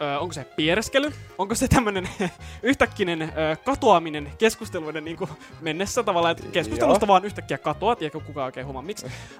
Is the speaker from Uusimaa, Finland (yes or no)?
no; Kurikka, South Ostrobothnia, Finland; lähellä on asunut lapsuuteni Kurikassa Etelä-Pohjanmaalla.